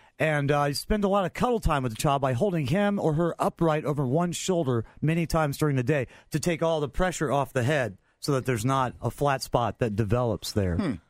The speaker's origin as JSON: {"language": "English", "region": "Florida", "country": "United States", "tie": "born or raised there", "said": "But I grew up in Florida, and you needed this under your car or it would rust."}